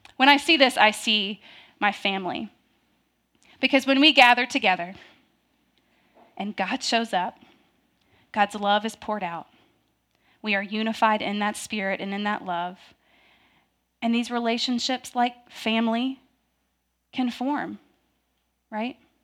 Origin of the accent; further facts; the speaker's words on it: Louisville, Kentucky, United States; Because not just from Louisville, but I grew up right here, right over there, and there, right over there, in Middletown.